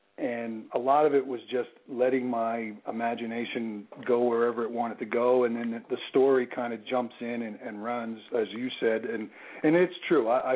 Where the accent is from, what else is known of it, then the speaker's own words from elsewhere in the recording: Ridley Township, Pennsylvania, United States; I grew up in Delaware County, which is a southwest suburb of Philadelphia, not more than 15-20 minutes away, in a little town called, I was in Ridley Township, so it's not far from the Delaware River